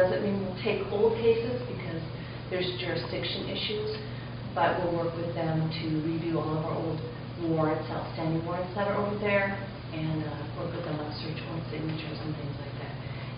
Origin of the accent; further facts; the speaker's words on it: Monroe, United States; I'm from Monroe, so I'm glad to be back in my hometown.